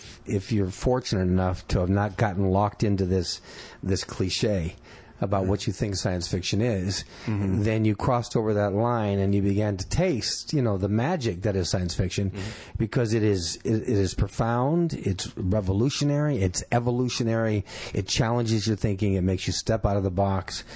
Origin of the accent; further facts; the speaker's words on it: Los Angeles, California, United States; And basically, I grew up in Los Angeles, went to Washington High School